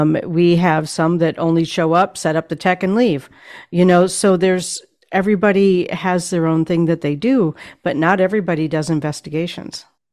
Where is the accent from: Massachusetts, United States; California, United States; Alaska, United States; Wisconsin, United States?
Wisconsin, United States; I grew up in Wisconsin.